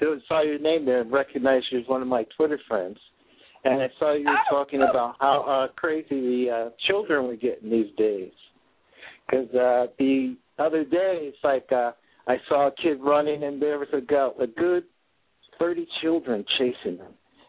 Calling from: Connecticut, United States; I'm calling from Connecticut.

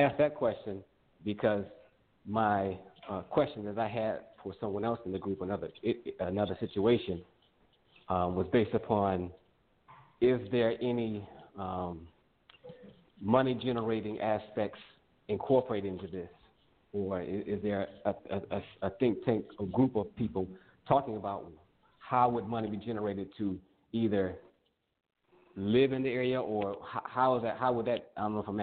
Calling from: Phoenix, Arizona, United States; Phoenix, Arizona.

